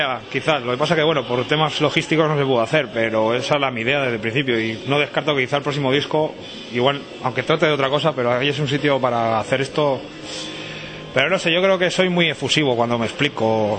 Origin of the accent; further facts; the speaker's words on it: Castile and León, Spain; yo soy sanabres, ¿por qué no voy a hablar de Sanabria?